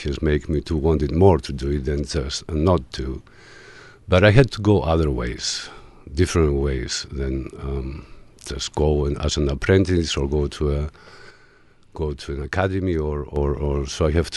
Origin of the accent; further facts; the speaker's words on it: Greece; also born or lived in Germany; growing up in Greece